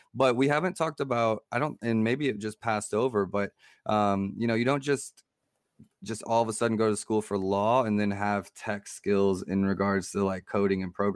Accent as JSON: {"language": "English", "country": "United States", "said": "I'm not an immigrant. I'm obviously white, as you can see in that way. And I'm American."}